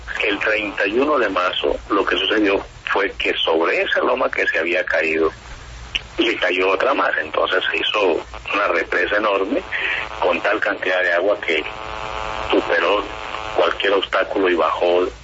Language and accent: Spanish; Mocoa, Putumayo, Colombia; Yo soy de aquí de Mocoa, nací en este pueblo, crecí en él, me desempeñé como médico aquí, ya soy pensionado